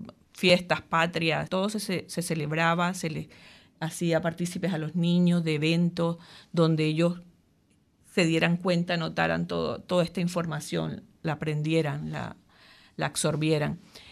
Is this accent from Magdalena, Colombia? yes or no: yes; Fundación, Magdalena, Colombia; Yo nací, originariamente soy de Fundación, eso queda en el Caribe colombiano, pero no enfrente del mar. Eso queda realmente a 15 minutos de Arancataca, ahí donde nació García Márquez, o sea, ahí al ladito de Macondo.